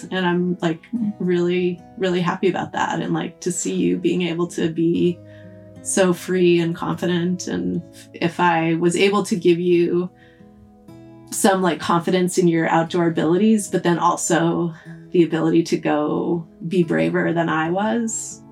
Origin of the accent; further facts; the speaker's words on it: Massachusetts, United States; moved away; I grew up outside of Boston, you grew up in Vermont